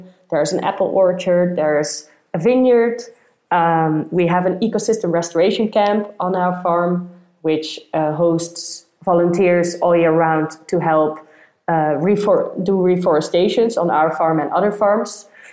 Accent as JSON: {"language": "English", "country": "Netherlands", "said": "I'm from the Netherlands"}